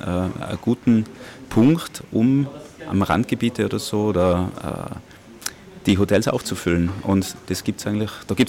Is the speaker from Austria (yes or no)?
yes; Tyrol, Austria; ich komme aus Tirol, ich sehe das in unseren Tälern und im Umfeld